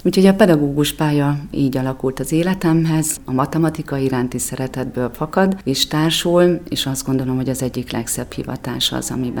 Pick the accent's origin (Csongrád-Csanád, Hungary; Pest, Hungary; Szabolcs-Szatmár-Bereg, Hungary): Szabolcs-Szatmár-Bereg, Hungary; Szabolcsveresmart; Egy piciny szabolcsi faluból származom, Szabolcs-Veresmarton nőttem fel